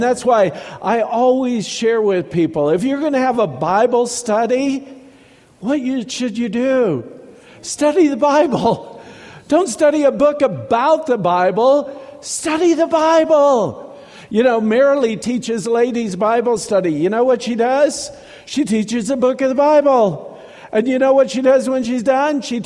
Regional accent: Kansas, United States; I'm from Kansas originally, so that's the other reason you have to like me. I'm a farmer, all right? I'm a wheat farmer from Kansas.

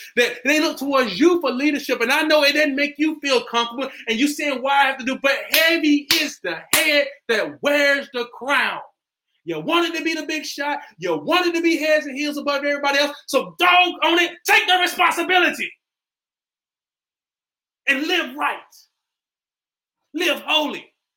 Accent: United States; I'm American. I do whatever I want to do.

